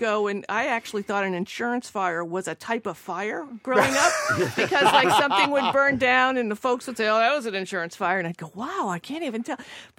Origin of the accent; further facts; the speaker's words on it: Revere, Massachusetts, United States; I grew up in Revere.